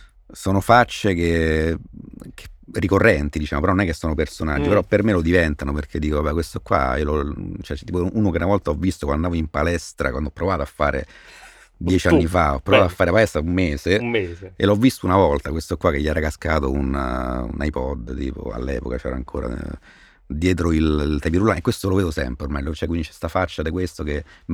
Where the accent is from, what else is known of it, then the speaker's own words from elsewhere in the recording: Rome, Lazio, Italy; sono di Roma, sono contento di essere romano, mi piace vivere in città, però non mi sento, ecco, un'emanazione della città. Mi sento un cittadino di Roma